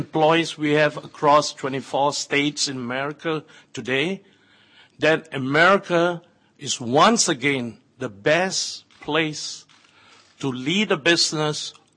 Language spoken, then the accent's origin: English; Malaysia; moved away as an adult; back in 1971, I was just an 18-year-old skinny kid growing up in Malaysia